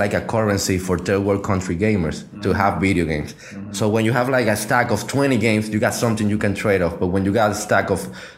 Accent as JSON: {"language": "English", "country": "Spain", "second_language": "English", "said": "I'm from Spain."}